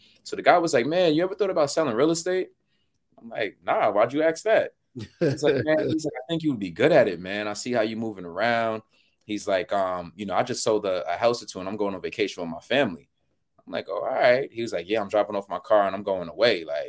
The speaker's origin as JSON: {"language": "English", "town": "West Hempstead", "region": "New York", "country": "United States", "tie": "born or raised there", "said": "I grew up in Long Island, West Hempstead, Lakeview to be exact."}